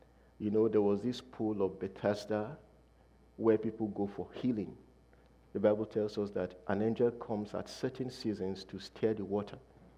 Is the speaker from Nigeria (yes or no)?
yes; Nigeria; I mean, you know, we come from Nigeria. Nigeria is in Africa.